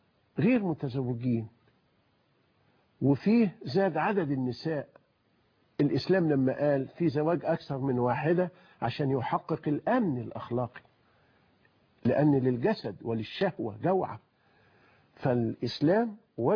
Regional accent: Egypt; احنا عندنا في مصر لما اقول لك خلي الحاجه دي

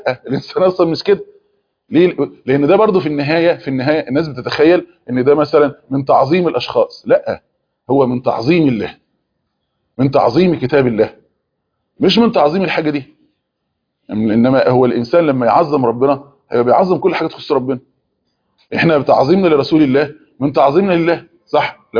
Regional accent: Egypt; احنا مثلا عندنا في مصر

